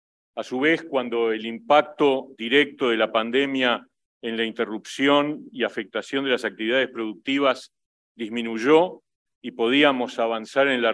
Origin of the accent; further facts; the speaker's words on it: Uruguay; yo voy a señalar las características de lo que ha ocurrido en mi país y cuáles son las lecciones que aprendimos de este tiempo tan desafiante. En Uruguay, la pandemia llegó